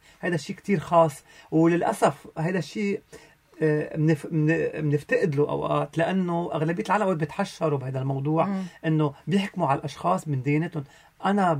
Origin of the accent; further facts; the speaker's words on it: Lebanon; نحن لبناني